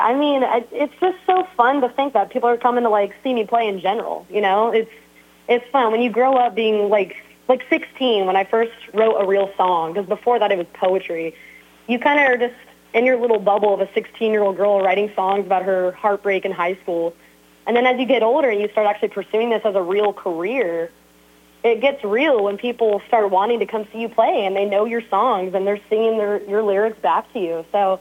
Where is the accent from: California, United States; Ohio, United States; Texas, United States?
California, United States; Corona; moved away as an adult; now in Nashville, United States; Well, I'm originally from Corona, California. Shout out to my California people. I moved to Nashville in 2017 to pursue music.